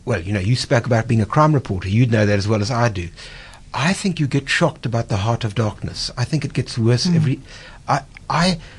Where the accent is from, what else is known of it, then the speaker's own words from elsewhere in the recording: South Africa; I don't think you can have the sort of meaning as a South African outside South Africa as you can have inside South Africa.